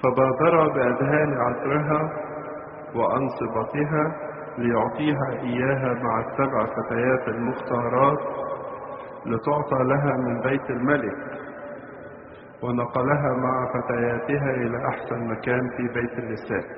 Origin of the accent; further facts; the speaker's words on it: Egypt; الذي يحتل مكانة كبيرة في وجداننا كمصريين، وأجدادنا اللي حفروا القناة